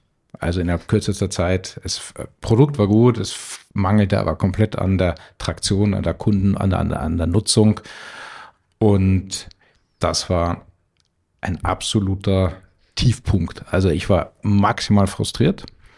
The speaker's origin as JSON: {"language": "German", "region": "Vienna", "country": "Austria", "tie": "born or raised there", "said": "Ich bin in Wien aufgewachsen und habe dort an der WU Betriebswirtschaft studiert."}